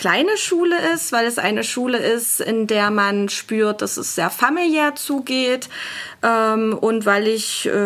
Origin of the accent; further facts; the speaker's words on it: Hammerbrücke, Saxony, Germany; Ich stamme auch hier aus der Region. Ich bin aufgewachsen in Hammerbrücke. Nach meinem Abitur habe ich dann in Erfurt studiert.